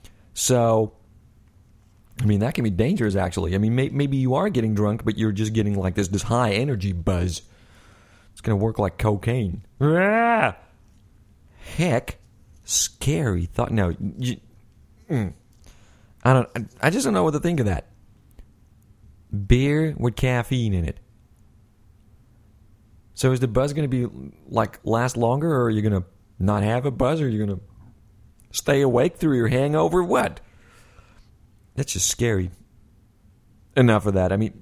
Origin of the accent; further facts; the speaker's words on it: Netherlands; I'm Dutch, you know, I'm from Holland